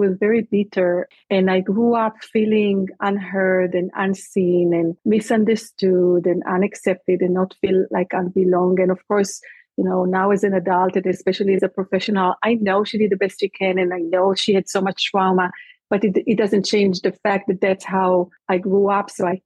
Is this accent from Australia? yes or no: no; Israel; also born or lived in Germany / Atlanta / New York; now in Georgia, United States; but I am originally from Israel. I grew up in Israel and we left Israel a little bit more than 20 years ago, lived in Germany for 2 years and then moved to the US.